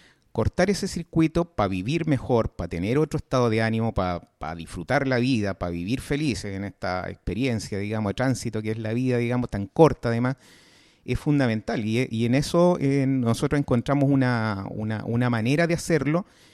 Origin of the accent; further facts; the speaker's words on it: El Salvador; born there; De hecho, yo nací en El Salvador.